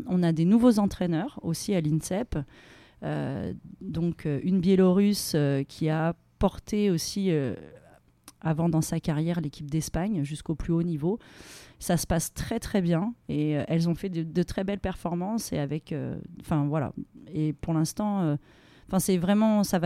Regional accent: France; parce que moi, je suis originaire du Bec.

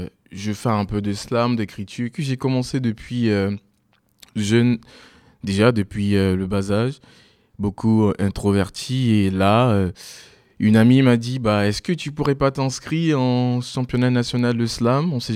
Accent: Daloa, Sassandra-Marahoué, Côte d’Ivoire; Alors l'histoire a commencé effectivement en Côte d'Ivoire et donc je suis un Ivoirien né à Daloa, une ville de la région du Haut-Sassandra. En Côte d'Ivoire. Et voilà, j'ai passé mes années au collège et tout, j'ai obtenu mon bac.

